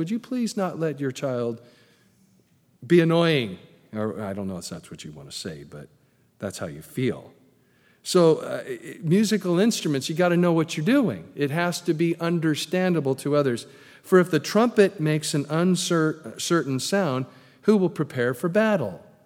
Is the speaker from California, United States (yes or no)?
yes; California, United States; moved away as an adult; In fact, I grew up in California, was there for the first 30 years of my life, and then been out here for a while